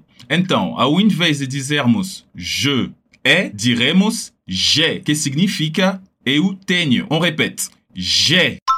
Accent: Paris, Île-de-France, France; Para dizer, eu venho de Paris, que por sinal é meu caso

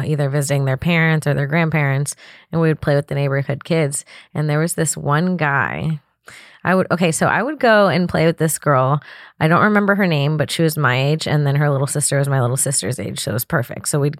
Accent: Florida, United States; born there; Yeah, I was born in Florida.

